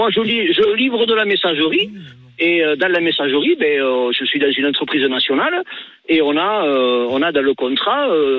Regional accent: Occitanie, France; je suis dans le Tarn. Moi, je suis de l'Aveyron. Là, je suis dans le Tarn en train de décharger.

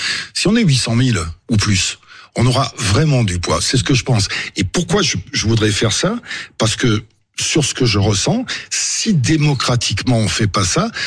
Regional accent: Nouvelle-Aquitaine, France; born there

